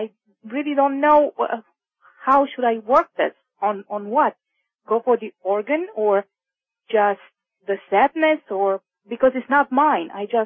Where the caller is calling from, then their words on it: New York, United States; from New York.